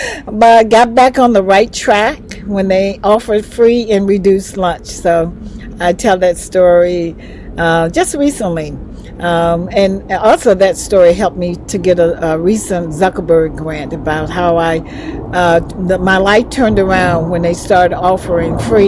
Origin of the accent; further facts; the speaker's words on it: Asheville, North Carolina, United States; born and raised in Asheville, North Carolina, in the projects. So I grew up in the projects, and I went to Asheville High School